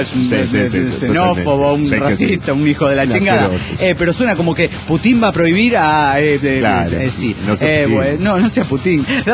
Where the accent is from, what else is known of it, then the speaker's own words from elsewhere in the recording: La Paz, Bolivia; de Tierra Media, altiplánica, de la Tierra Media altiplánica de La Paz, Bolivia.